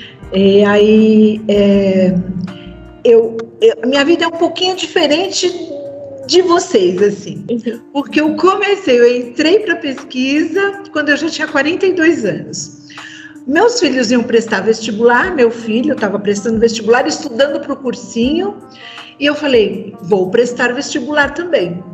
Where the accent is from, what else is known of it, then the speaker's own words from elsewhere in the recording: São Paulo, Brazil; eu sou da Zona Leste. Então, era perto da minha casa